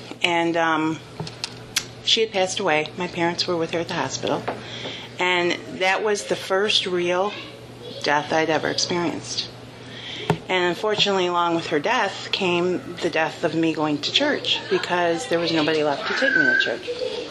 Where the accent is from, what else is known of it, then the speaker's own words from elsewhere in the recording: Jamestown, United States; And I'm from Jamestown. This is where I've always grown up. And I was born in 1967